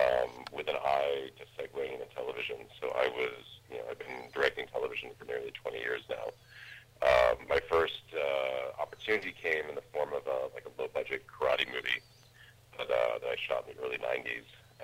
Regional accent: Wellesley, Massachusetts, United States; moved away as an adult; also born or lived in California; I grew up in Wellesley and left to go to college when I was 18. I was out in California at USC and studied film at USC

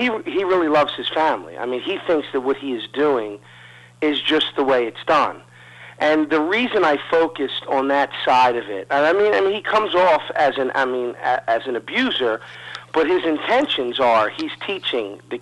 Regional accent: Philadelphia, Pennsylvania, United States; different people I met growing up in South Philly, I just put this character together.

